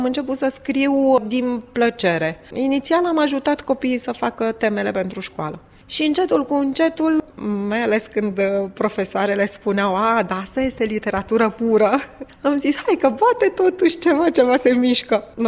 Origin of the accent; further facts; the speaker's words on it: Romania; now in Italy; că inima mea este legată pe jumătate de Italia și în întregime totuși inima mea este română. Eu sunt româncă.